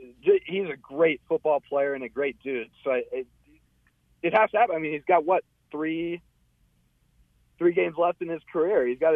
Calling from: Laramie, Wyoming, United States; I'm calling you from Laramie right now. We're sitting in the parking lot of Warren Memorial Stadium.

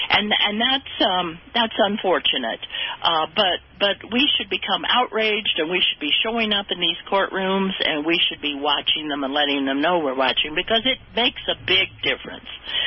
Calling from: Prairie Village, Kansas, United States; in Prairie Village.

